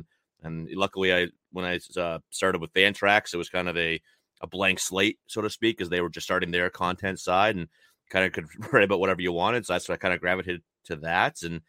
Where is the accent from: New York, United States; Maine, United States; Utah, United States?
Maine, United States; Yeah, so I born and raised in the state of Maine, never lived outside of Maine in my entire life.